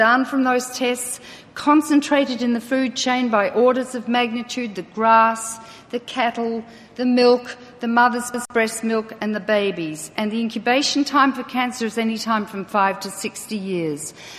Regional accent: Australia; I am obviously not American, I'm Australian.

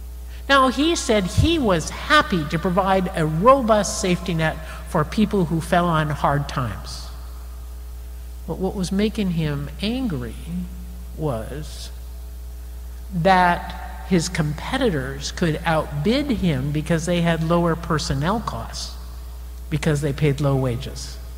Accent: California, United States; you know, I'm a Californian, and I hate to say this, but it was our two presidents that we've exported from California.

